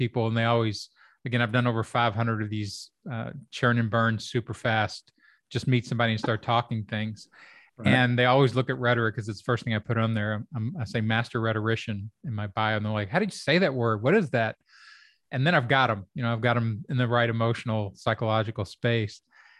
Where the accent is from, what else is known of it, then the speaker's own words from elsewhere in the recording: Kentucky, United States; And all the people that I grew up with in Kentucky, they are not in that tribe.